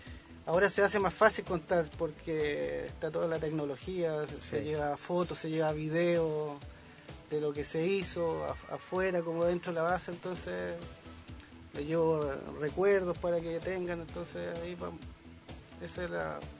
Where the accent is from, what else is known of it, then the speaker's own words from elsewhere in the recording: Arica, Arica y Parinacota, Chile; No, soy de Arica.